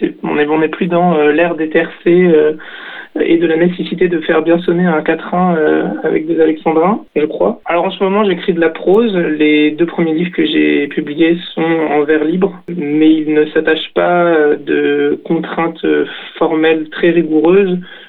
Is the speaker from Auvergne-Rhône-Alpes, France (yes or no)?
yes; Le Sappey-en-Chartreuse, Auvergne-Rhône-Alpes, France; now in Grenoble, France; né en 2002 à Grenoble. Donc j'ai grandi au Sapé en Chartreuse. Je vis entre le Sapé et Grenoble, notamment pour mes études.